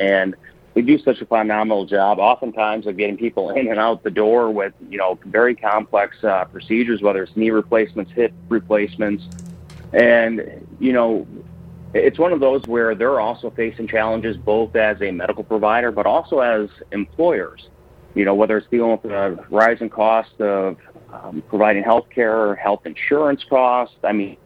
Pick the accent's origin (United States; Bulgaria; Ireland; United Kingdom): United States; Marinette, Wisconsin; I grew up in Marinette, Wisconsin, northeast, right on the Wisconsin-UP border.